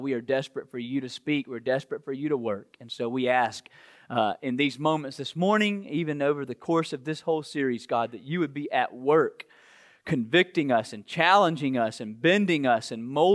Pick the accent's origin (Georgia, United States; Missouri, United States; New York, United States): Georgia, United States; but I'm from South Georgia where we love football.